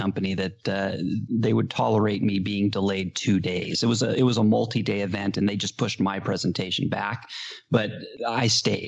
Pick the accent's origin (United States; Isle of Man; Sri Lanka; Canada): United States; California; So I'm from Southern California.